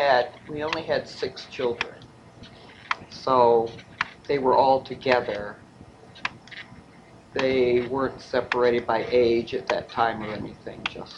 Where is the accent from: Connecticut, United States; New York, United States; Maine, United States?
Connecticut, United States; Canaan; born there; I was born in Canaan, Connecticut, on December 20th, 1934.